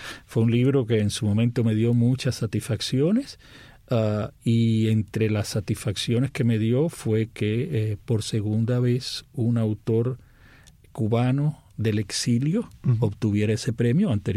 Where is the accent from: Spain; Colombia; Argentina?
Colombia; moved away as an adult; now in United States; En el año 99, fines del 99, vengo de Colombia para Estados Unidos.